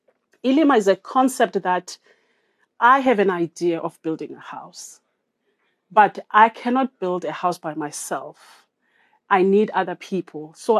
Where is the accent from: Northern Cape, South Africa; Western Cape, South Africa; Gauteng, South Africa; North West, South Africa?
Western Cape, South Africa; Crossroads; So I was born in Guguletu, I like to call it Juju Letoa, and I grew up in Crossroads.